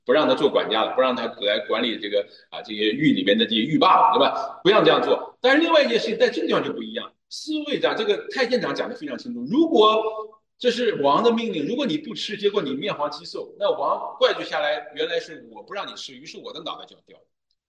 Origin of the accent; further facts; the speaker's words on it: China; moved away as an adult; now in Canada; 我们在这移民过来第一代中国人我们实际上对我们的国家特别的，实际上还是特别的这种思念我从加拿大过来，我是在加拿大移民的。